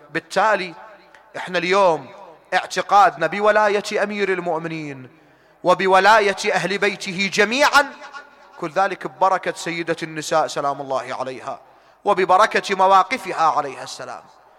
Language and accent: Arabic; Iraq; سواء في بلدنا العراق